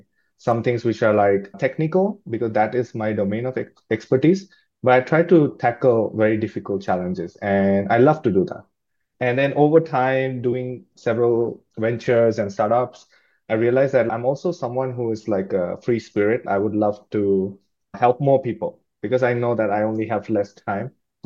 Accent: India; moved away as an adult; now in Vietnam; I come from India. I've been in Vietnam for almost 12 years. I came here in 2013 and I was just out of college at that time.

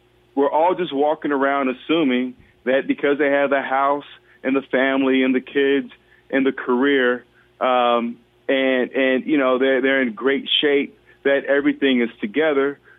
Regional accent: Chicago, Illinois, United States; a team that I would have loved to play for because I'm from Chicago.

